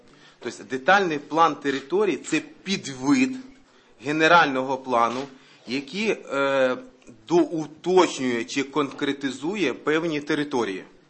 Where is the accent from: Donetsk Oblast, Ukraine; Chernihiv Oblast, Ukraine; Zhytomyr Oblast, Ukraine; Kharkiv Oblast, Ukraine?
Zhytomyr Oblast, Ukraine; я родом з Малинського району.